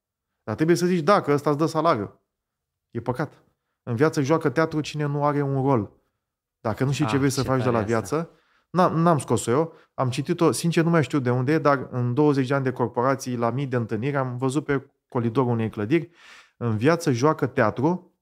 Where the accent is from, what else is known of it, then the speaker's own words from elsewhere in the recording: Medgidia, Constanța County, Romania; În Megidia, de unde sunt eu, nu ajunseseră.